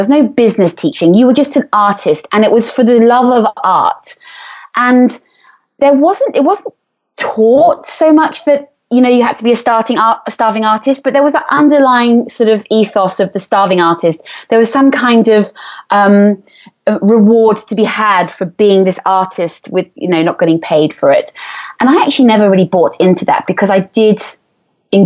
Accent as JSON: {"language": "English", "region": "England", "country": "United Kingdom", "accent": "English", "moved": "as an adult", "lives_now": "Switzerland", "said": "my journey started in England. As you can tell by my accent, I'm English, and I moved to Switzerland in 97, so I was about 23 years old"}